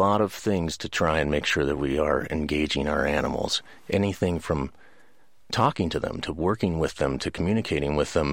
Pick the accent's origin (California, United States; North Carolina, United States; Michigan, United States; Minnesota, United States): California, United States; a community that I grew up in the East Bay.